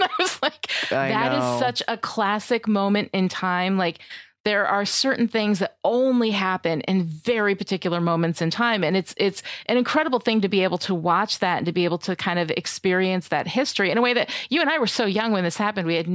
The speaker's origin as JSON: {"language": "English", "town": "Albany", "region": "New York", "country": "United States", "tie": "born or raised there", "said": "I mean, I lived upstate. I grew up like around Albany area, like in there."}